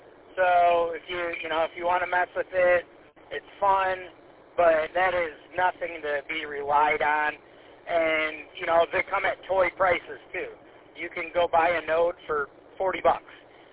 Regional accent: Michigan, United States; I'm from Macomb County, and I know that area

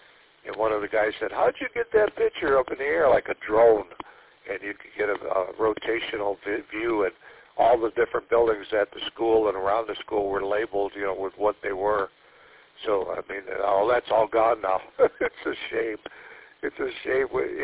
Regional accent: Mount Clemens, Michigan, United States; I'm American-born and American patriot. I mean, a guy that loves America.

